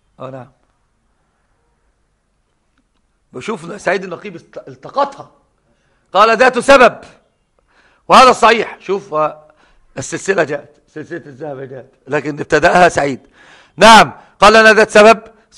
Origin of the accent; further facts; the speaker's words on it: Cairo, Cairo Governorate, Egypt; طبعا من ذلك القرافة إلى المقابر عندنا في القاهرة